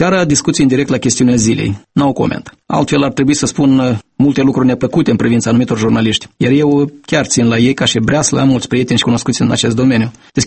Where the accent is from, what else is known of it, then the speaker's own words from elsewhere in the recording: Mingir, Hîncești District, Moldova; O problemă aparte, cu ce mă duc la primul sunet din satul meu de Baștina, iau un lot de cărți pentru bibliotecă